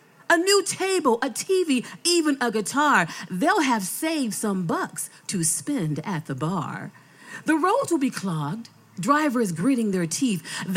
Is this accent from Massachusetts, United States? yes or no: yes; Boston, Massachusetts, United States; Well, I am a Boston resident, and I'm so happy to be here. And I grew up in Boston. I am a dot girl.